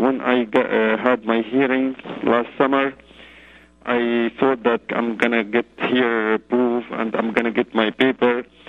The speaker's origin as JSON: {"language": "English", "town": "Yarmouk", "region": "Damascus Governorate", "country": "Syria", "lives_now": "Canada", "said": "I'm Palestinian from Yarmouk. I'm Palestinian. I came to Canada like 3 years."}